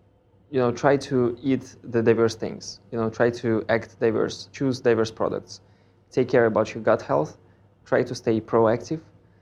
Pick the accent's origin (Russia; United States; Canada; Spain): Russia; Moscow; I grew up in Moscow as a child, and my parents used to send me